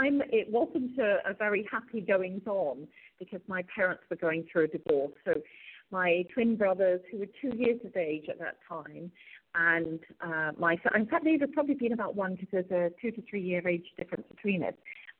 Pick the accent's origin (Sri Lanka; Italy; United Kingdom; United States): United Kingdom; now in Canada; Originally, I'm from the UK, United Kingdom. I currently resident of Canada. Although while I'm speaking to you at this moment, I'm actually in Mexico.